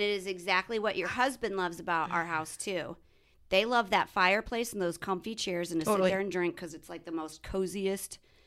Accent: Nebraska, United States; cook with a lot of soups because I am from Nebraska.

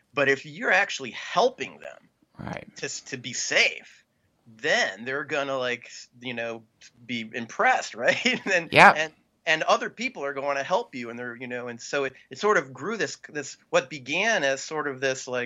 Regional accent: Florida, United States; because I grew up in Florida and public transit was horrible.

